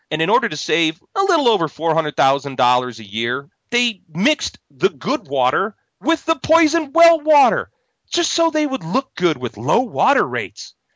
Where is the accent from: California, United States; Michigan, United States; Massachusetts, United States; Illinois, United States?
Illinois, United States; Chicago; Here, I'm from Chicago, and I used to go, and there's a city called Crestwood. I was familiar with it. I grew up on the south side of Chicago.